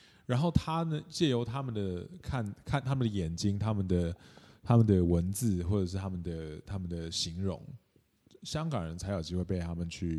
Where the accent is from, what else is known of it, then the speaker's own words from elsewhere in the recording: Taiwan; 他们看到的东西，就跟我们台湾人看到是不一样的。